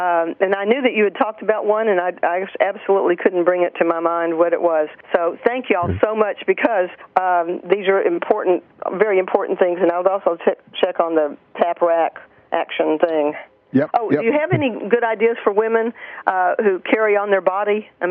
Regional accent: Texas, United States; in my world, I'm like from Texas, and so anything west is like

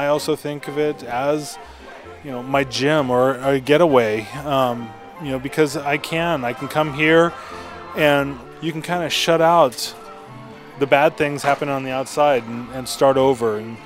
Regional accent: Huntington Beach, California, United States; I've loved Disneyland since I was a kid. I mean, I grew up here in Huntington Beach.

